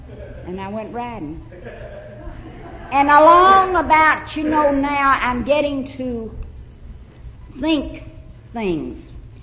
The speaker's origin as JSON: {"language": "English", "region": "Arkansas", "country": "United States", "tie": "born or raised there", "said": "I was born and raised in Arkansas."}